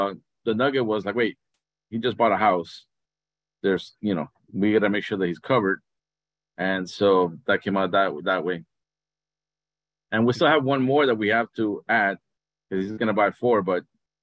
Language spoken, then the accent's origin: English; Fort Lauderdale, Florida, United States; So basically, I'm from South Florida, down the Fort Lauderdale area.